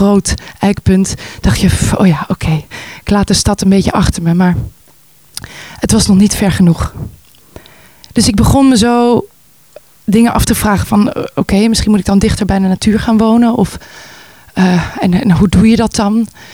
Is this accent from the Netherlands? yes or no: yes; Voorburg, South Holland, Netherlands; now in Amsterdam, Netherlands; Ik ben een stadsmens. Geboren en opgegroeid in Nederland, zoals je kan horen. In Voorburg. Dat is een klein dorpje wat grenst aan Den Haag. Daar opgegroeid, naar school gegaan en op mijn 18e met mijn ouders besloten, we ruilen Voorburg in voor Amsterdam.